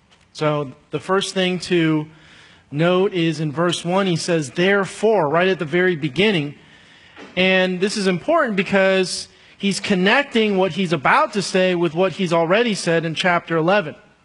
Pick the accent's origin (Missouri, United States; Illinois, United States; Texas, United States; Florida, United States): Illinois, United States; Chicago; And I'm a Bulls fan because I'm from Chicago.